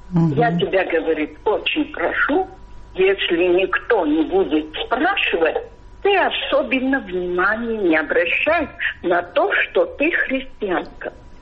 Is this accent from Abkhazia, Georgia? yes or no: yes; Abkhazia, Georgia; мама моя была мусульманка из Ачимчирского района. Я сама из Абхазии.